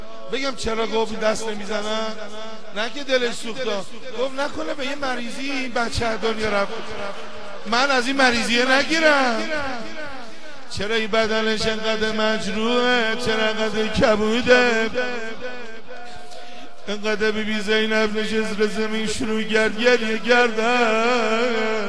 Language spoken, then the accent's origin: Persian; Iran; میگم خانم من دفعه اولم اومدم، از ایرانم که اومدم،